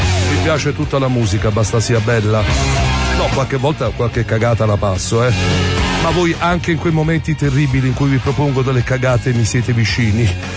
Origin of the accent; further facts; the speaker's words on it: Naples, Campania, Italy; tu sai che io sono di Secondigliano